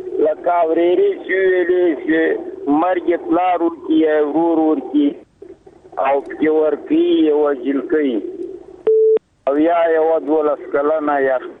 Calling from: Paktia, Afghanistan; زه د پکتیا دی ولایت

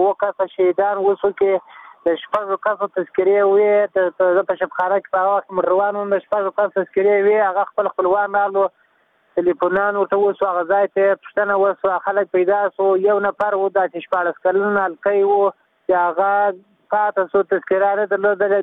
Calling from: Zabul, Afghanistan; د زابل ولایت څخه یو پیغام لرم.

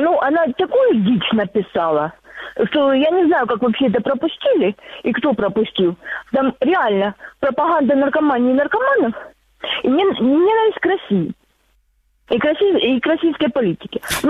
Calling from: Donetsk Oblast, Ukraine; Донецкая область.

